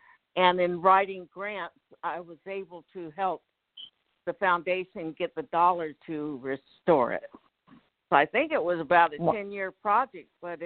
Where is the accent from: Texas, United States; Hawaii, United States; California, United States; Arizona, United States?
California, United States; San Diego; born there; now in San Domingo, United States; I was born in San Diego, California in 1950